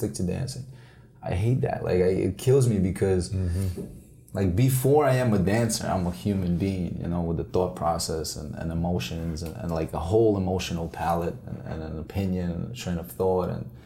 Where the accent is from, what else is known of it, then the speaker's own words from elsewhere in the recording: Brooklyn, New York, United States; growing up in Brooklyn, like hip hop was huge.